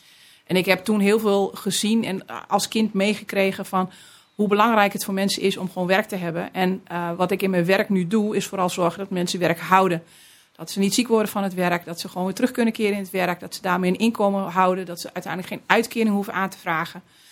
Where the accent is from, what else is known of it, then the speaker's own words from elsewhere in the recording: Gelderland, Netherlands; Dat is de Liemers, tussen Arnhem en Doetinchem, vlak naast de Achterhoek.